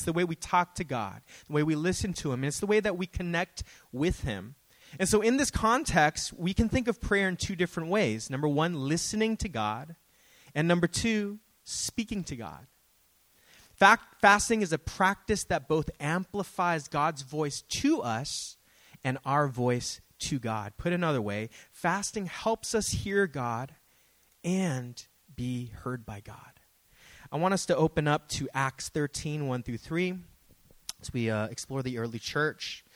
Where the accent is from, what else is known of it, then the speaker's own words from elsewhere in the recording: Daly City, California, United States; I grew up in Daly City.